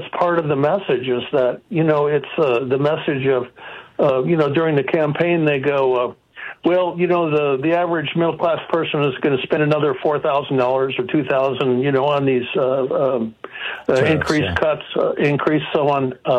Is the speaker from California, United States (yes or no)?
yes; California, United States; I'm from the East Bay in San Francisco.